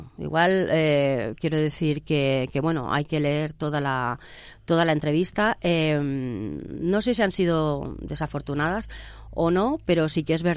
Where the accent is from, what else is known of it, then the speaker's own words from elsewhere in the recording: Catalonia, Spain; como catalana